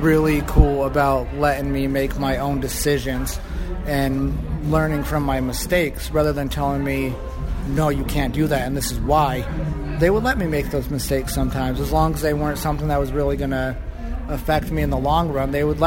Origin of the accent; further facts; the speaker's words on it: Utah, United States; now in Las Vegas, United States; Yeah, I'm from Utah, but I'm down here in Las Vegas for professional wrestling.